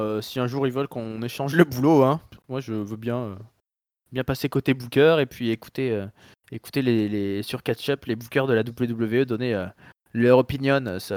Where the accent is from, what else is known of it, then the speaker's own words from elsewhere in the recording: Bordeaux, Nouvelle-Aquitaine, France; moi, en tant que Bordelais, je vais sacrer le vin rouge comme alcool de prédilection